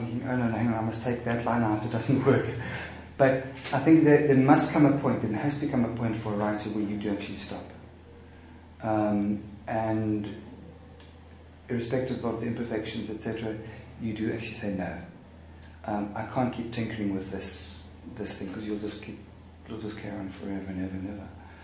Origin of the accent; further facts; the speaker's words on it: South Africa; not as a writer, as a South African writer